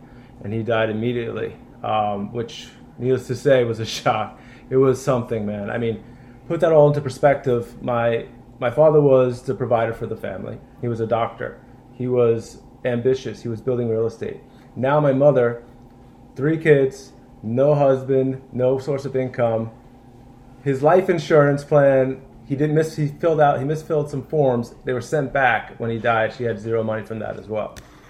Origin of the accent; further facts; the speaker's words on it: New York City, New York, United States; I grew up in initially in the Bronx, New York. I grew up in the Bronx, so my father was a medical doctor.